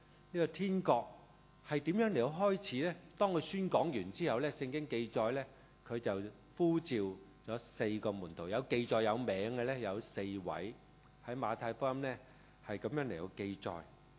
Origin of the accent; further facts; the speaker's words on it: Guangdong, China; 我是广东人或者中国人